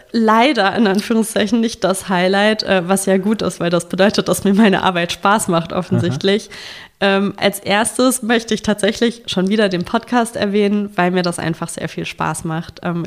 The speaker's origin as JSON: {"language": "German", "region": "West Germany", "country": "Germany", "lives_now": "Erfurt, Germany", "said": "als Westdeutsche, die nach Erfurt gezogen ist"}